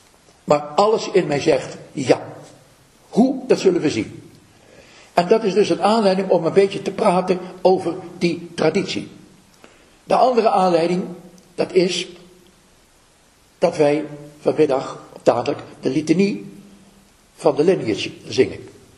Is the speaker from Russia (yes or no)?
yes; Russia; Dutch is a second language; als wij iets nodig hebben, dat is bij ons in Rusland verwaarloosd.